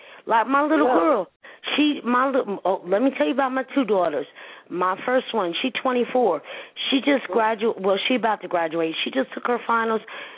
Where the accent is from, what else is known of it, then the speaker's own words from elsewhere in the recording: Newark, New Jersey, United States; I know I came from Newark.